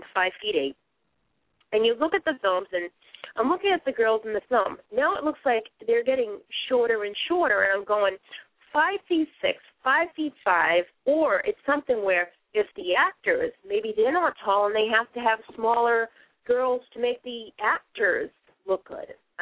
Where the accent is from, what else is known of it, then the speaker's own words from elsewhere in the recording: Boston, Massachusetts, United States; Now, granted, I came from Boston.